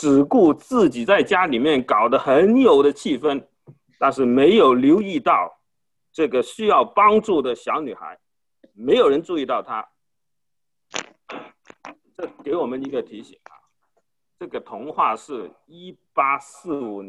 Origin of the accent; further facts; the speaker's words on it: Guangdong, China; 这是我们广东人喝的汤哈，老火靓汤。我们广东人很喜欢吃饭之前就放一些汤